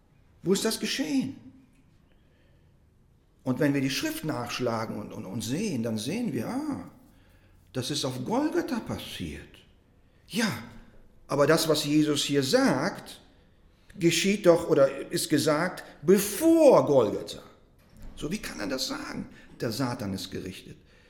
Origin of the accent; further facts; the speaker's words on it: Russia; now in Germany; Und wenn man in Russland aufgewachsen ist, ich bin ja in Russland aufgewachsen